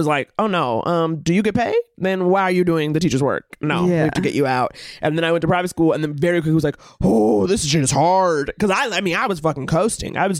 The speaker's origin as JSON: {"language": "English", "town": "New York City", "region": "New York", "country": "United States", "tie": "born or raised there", "said": "you know, like I grew up in Harlem. My mother was a lawyer."}